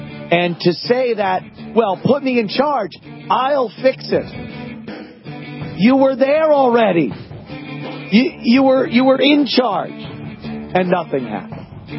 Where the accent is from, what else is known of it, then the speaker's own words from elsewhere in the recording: New York, United States; I look at a state like my home state of New York.